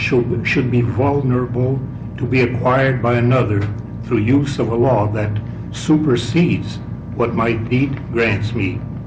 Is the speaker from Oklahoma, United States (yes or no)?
no; Lebanon, Oregon, United States; from Lebanon, Oregon.